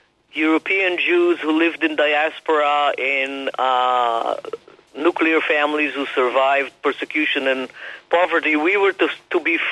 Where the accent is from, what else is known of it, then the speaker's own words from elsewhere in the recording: Israel; English is a second language; So we all grew up in a community that felt, to us, completely natural, but there were no grandparents.